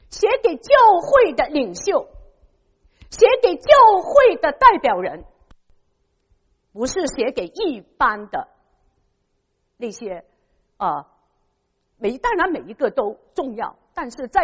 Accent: China; 在我们中国人这个是已经很熟悉的 排第一的总是最重要的

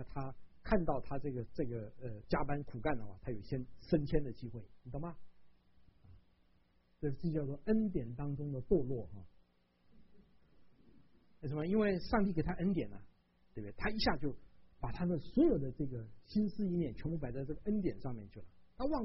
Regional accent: Taiwan; now in United States; 我从台湾来的，台湾来的话，前三名都有奖品啊

